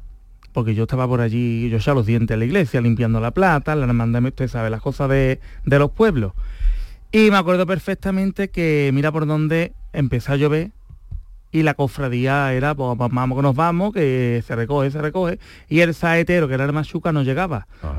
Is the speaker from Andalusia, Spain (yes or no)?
yes; Tomares, Andalusia, Spain; en mi pueblo, en Tomares, que es el Vía Crucis